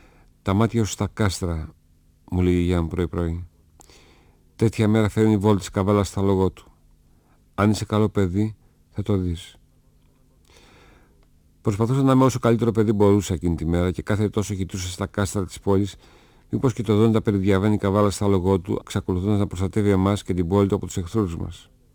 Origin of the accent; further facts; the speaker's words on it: Thessaloniki, Central Macedonia, Greece; Τον περίμενα πώς και πώς για να δω την πόλη μου να χαίρεται. Ξεφύλιζα το ημερολόγιο στον τοίχο και όταν ανοίχνει 26, η Θεσσαλονίκη σημειοστολιζόταν, οι καμπάνες χτυπούσαν και το μισό μου σόι γιόρταζε.